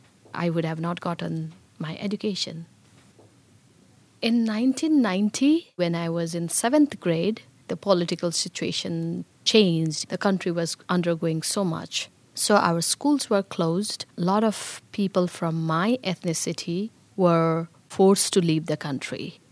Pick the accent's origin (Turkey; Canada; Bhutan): Bhutan; English is a second language; moved away as an adult; now in United States; I was born in Bhutan. It is a small country in between two big countries, which are China in the north and India in the south. When I came to America, I was 33.